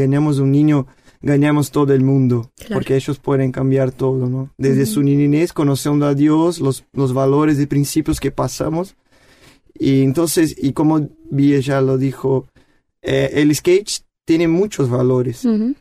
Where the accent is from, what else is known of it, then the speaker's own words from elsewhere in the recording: Biporã, Paraná, Brazil; Spanish is a second language; moved away as an adult; Yo soy de Biporã, una ciudad chica cerca de en Paraná, al norte, uh-huh, de Paraná, una ciudad de 55.000 habitantes. Entonces yo soy de una iglesia presbiteriana.